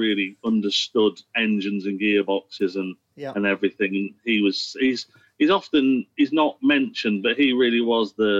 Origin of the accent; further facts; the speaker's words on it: Lincoln, East Midlands, United Kingdom; You know, growing up in Lincoln, I knew about the story of the tanks being created in Lincoln